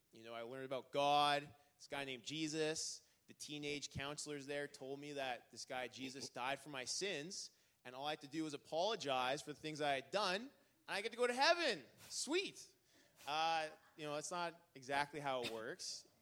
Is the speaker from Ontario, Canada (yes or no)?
no; Burns Lake, British Columbia, Canada; born or raised there; also born or lived in Surrey